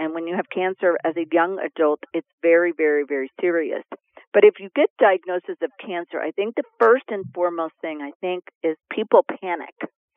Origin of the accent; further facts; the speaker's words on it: Texas, United States; So we need you to start going to MD Anderson, because I'm from Texas, to get a complete workup.